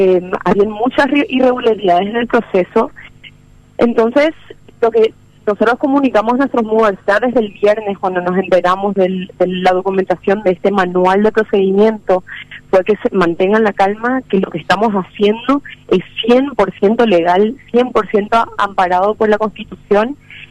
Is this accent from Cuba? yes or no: no; Paraguay; Somos todos paraguayos